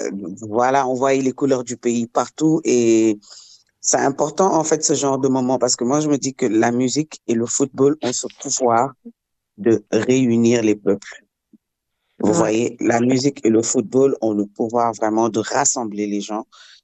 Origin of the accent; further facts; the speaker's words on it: Dakar, Senegal; Moi, à la base, je suis de Dakar, comme Defa l'a dit